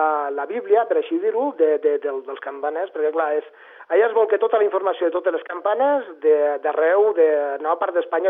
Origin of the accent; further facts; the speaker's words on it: Andorra; tots som catalans, però això, que som els andorrans.